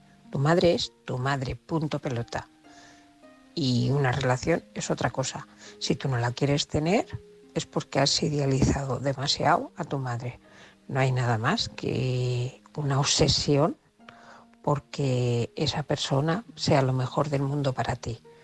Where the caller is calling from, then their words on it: Barcelona, Catalonia, Spain; corresponsal de Barcelona.